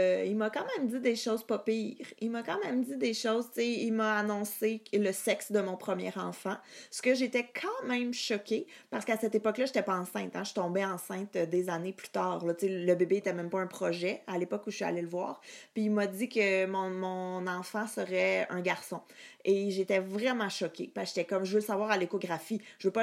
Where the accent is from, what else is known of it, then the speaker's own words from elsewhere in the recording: Italy; born there; J'attends qu'on puisse voyager à nouveau pour aller découvrir ma ville natale italienne